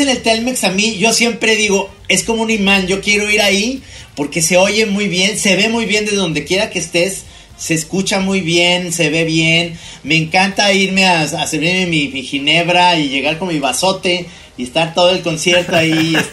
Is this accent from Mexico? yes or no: yes; Guadalajara, Jalisco, Mexico; porque como somos los tapatíos